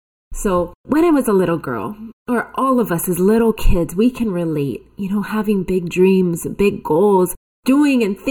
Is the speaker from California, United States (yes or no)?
no; Kona, Hawaii, United States; Mahalo from Kona, my hometown.